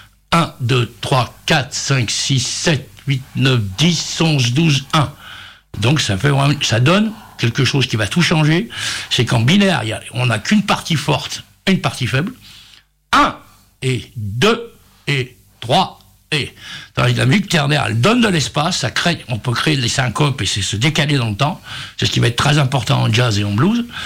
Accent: Lyon, Auvergne-Rhône-Alpes, France; Eh oui, nous avons grandi aux États-Unis, boulevardé, Lyon 8e.

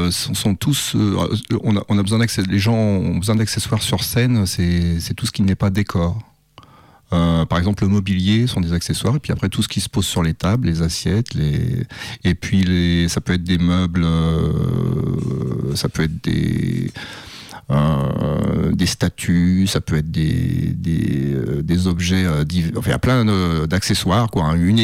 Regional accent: Saint-Priest, Auvergne-Rhône-Alpes, France; also born or lived in Lyon; Je suis né à Lyon et je vis ici depuis... j'ai vécu mon enfance et mon adolescence à Saint-Priest.

